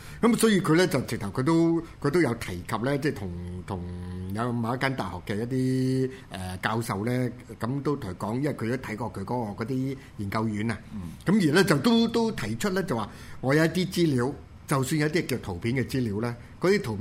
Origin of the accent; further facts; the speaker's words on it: Hong Kong; 佢好睇得起我哋香港人